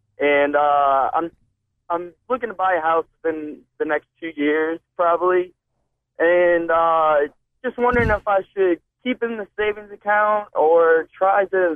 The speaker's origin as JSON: {"language": "English", "region": "Louisiana", "country": "United States", "said": "Hi, guys. I'm from the West Bank. I'm 21. I'm currently managing at a hotel downtown New Orleans"}